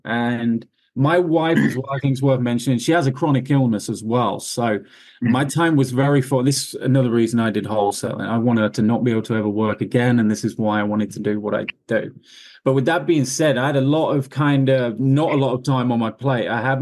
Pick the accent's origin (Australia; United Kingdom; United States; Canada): United Kingdom; Leicester, East Midlands; moved away as an adult; I'm 31 years old, 32 this month. And yeah, I'm from Leicester, England.